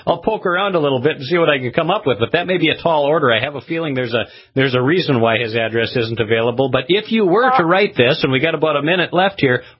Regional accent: Fargo, North Dakota, United States; I'm from Fargo, so I didn't even know about

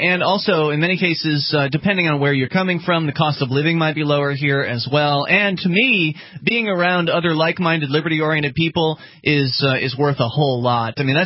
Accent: Florida, United States; born there; Yeah, we're both Florida-born, and it does get cold up here, but luckily, we've got heat.

